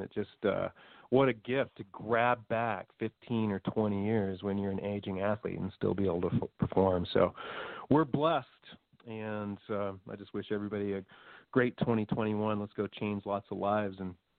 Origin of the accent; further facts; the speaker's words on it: Idaho, United States; My parents were going through their end-of-life journey back in my hometown, so I left my little mountain town. I came back to southeastern Idaho to help them through that.